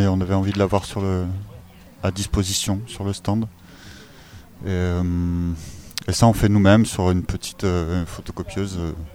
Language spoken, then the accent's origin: French; Nantes, Pays de la Loire, France; Moi, je suis de plus loin. De très loin. Moi, je viens de Nantes, mais bon, j'ai passé pas mal de temps dans le 04.